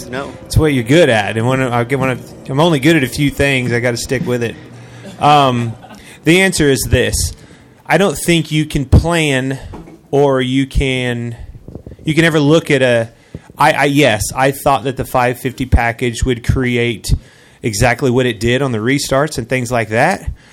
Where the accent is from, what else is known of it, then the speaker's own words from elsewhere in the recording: Kansas, United States; also born or lived in Oklahoma / Texas; We grew up in Kansas. We were raised in Oklahoma, Texas, all over the place.